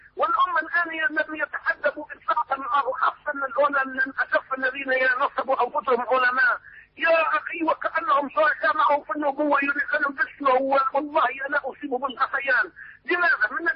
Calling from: Tunisia

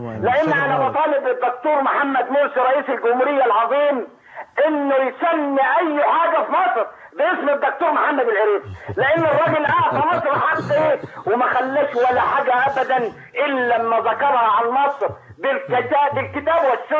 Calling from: Jordan; أنا من الأردن بحكي.

